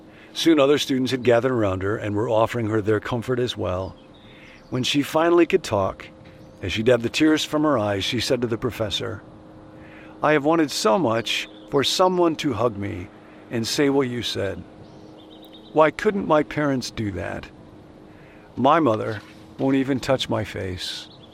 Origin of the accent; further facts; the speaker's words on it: Rockford, Illinois, United States; When I was growing up in Rockford, Illinois, my family went to church